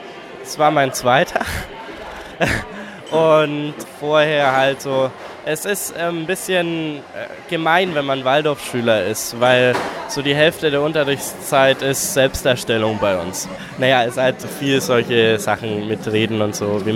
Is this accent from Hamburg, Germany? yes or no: no; Nuremberg, Bavaria, Germany; ich komme aus Nürnberg, auch wenn ich jetzt, welch Frevel, für Fürth angetreten bin. Und mein Heimatslam wäre sozusagen der Südslam, weil ich aus der Südstadt kam.